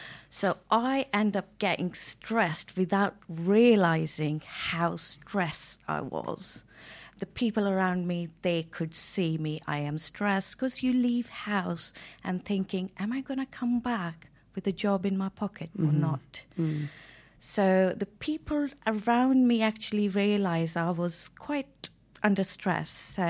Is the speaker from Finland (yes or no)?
no; India; now in United Kingdom; I come from India, 1995 to UK, where I did teaching.